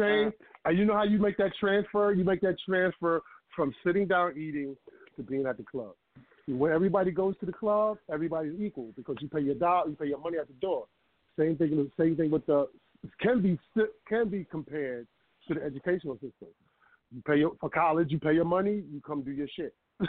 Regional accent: Mount Vernon, United States; I grew up in Mount Vernon. So when I went to Mount Vernon High School

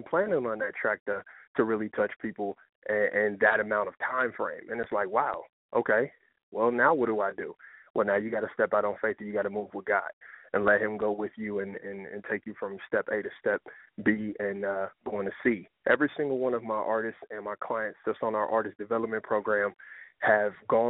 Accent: Cincinnati, Ohio, United States; now in Columbus, United States; I'm from Cincinnati, but we're actually, our headquarters is in Columbus, Ohio.

